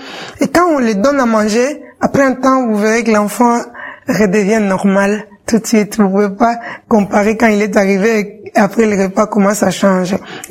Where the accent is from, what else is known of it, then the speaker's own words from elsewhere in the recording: Kinshasa, DR Congo; Je viens de Kinshasa, en République démocratique du Congo.